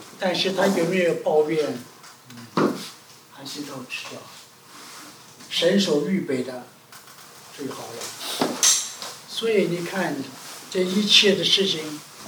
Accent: China; 就和那个老鹰，有那个，我们中国人叫雕啊，老雕鹰啊

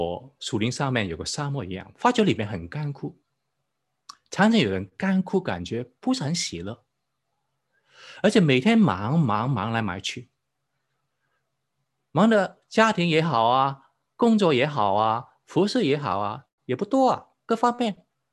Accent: Hong Kong; 我是在中学信主的，我在香港出生长大，在香港念中学。

